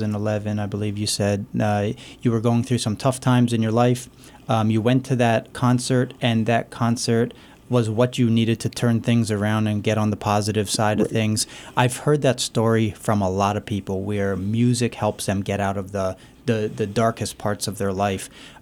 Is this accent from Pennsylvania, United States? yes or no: yes; Pennsylvania, United States; I remember growing up in the Lehigh Valley. I was born and raised here.